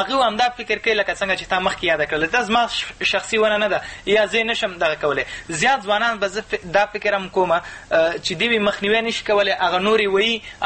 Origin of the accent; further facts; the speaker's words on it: Afghanistan; مونږ افغانان یو بیا په ځانګړې توګه مونږ پښتانه یو